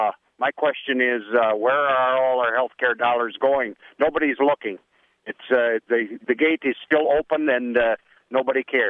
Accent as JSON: {"language": "English", "town": "Onalaska", "country": "United States", "said": "as you know, I'm from Onalaska"}